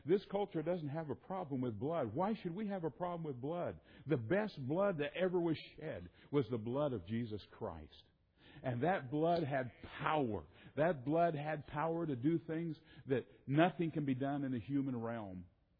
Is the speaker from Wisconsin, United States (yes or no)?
yes; Wisconsin, United States; born there; I was born in Wisconsin. The second born of a dairy farmer